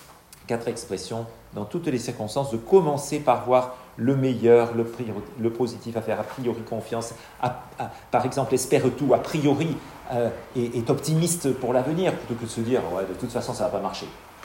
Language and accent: French; France; Surtout quand on est français, je pense, on a plutôt tendance à voir...